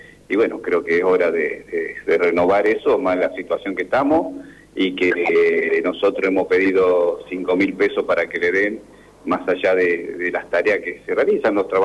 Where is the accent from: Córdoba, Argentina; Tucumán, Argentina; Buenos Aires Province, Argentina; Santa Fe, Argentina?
Santa Fe, Argentina; yo soy de Santa Fe, me gusta venir a mi provincia